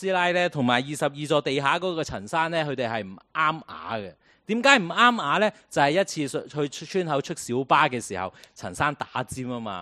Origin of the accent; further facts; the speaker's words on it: Hong Kong; 就算我哋香港人啊，而家翻工啊，翻朝九晚七